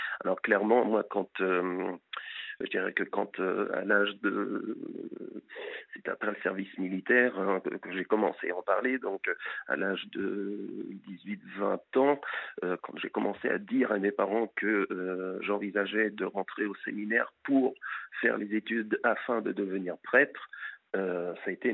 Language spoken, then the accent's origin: French; Normandy, France; je suis issu d'une famille catholique. Alors, je suis originaire du Pays de Caux